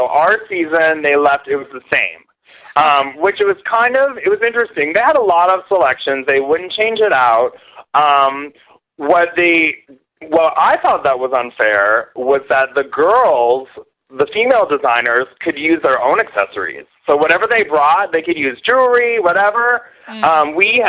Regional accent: Seattle, Washington, United States; also born or lived in Minnesota; I moved to Seattle when I was like 1 year old or something. But I was born in Minnesota.

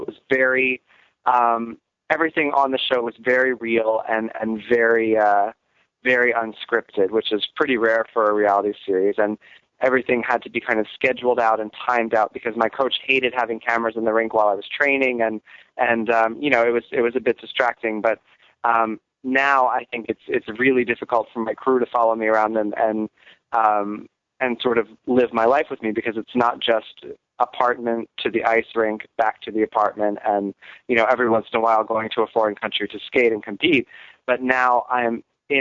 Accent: Quarryville, Pennsylvania, United States; Well, you know, I was raised in Quarryville, Pennsylvania, which is pretty much an Amish village in southeastern Pennsylvania.

